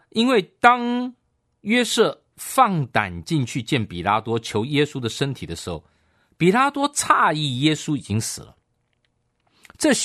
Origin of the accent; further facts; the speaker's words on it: China; 我们中国人常常讲说是这种死刑犯啊